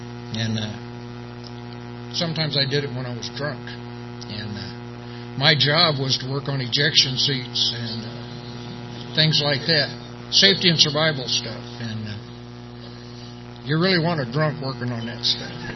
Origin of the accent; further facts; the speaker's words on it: Midwest, United States; I grew up back in the Midwest. One of the people that was raising me passed away. I moved to California for a couple of years.